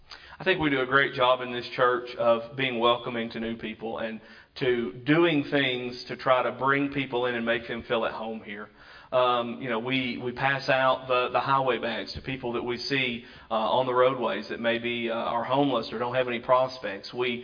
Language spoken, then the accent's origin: English; United States; I think sometimes that's being an American. We want things now.